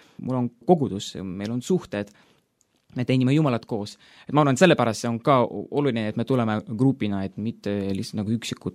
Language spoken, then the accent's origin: Estonian; Narva-Jõesuu, Ida-Viru County, Estonia; also born or lived in Tallinn; Ma olen sündinud Tallinnas, aga kogu minu elu ma elan Narva Jeesus. See on Ida-Virumaal. Ma olen kristlikust perest.